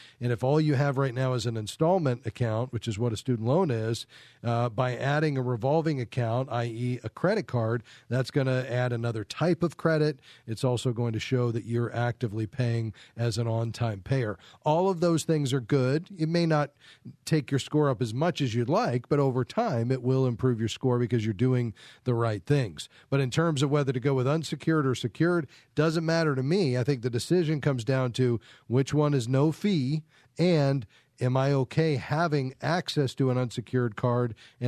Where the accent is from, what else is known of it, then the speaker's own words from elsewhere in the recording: Fort Lauderdale, Florida, United States; You know, I'm from Fort Lauderdale, Wally